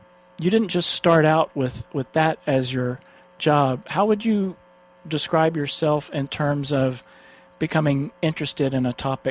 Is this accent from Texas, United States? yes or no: yes; Houston, Texas, United States; I'm a fifth-generation Texan, and although I haven't lived there in some time, I'm from Houston